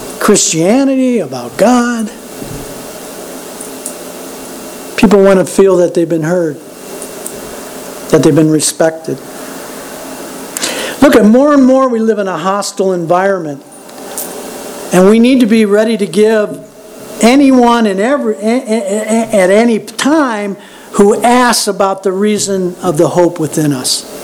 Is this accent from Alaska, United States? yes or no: no; Chesapeake, Virginia, United States; I grew up in Chesapeake. I mean, we ate pizza till we could hardly walk, you know?